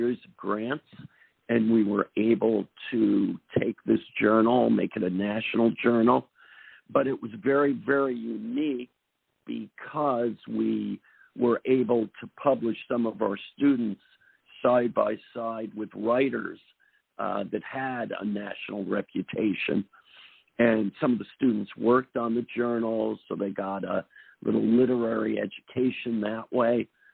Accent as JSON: {"language": "English", "region": "New Jersey", "country": "United States", "tie": "born or raised there", "said": "And some of that is kind of an homage to growing up in New Jersey."}